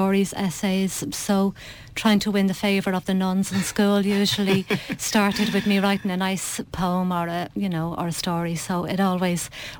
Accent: Finglas, Leinster, Ireland; So we were raised in Finglas

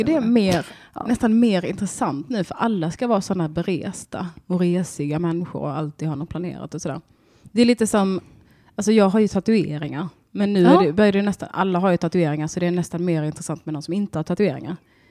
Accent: Hässleholm, Skåne, Sweden; där jag växte upp utanför Hässleholm.

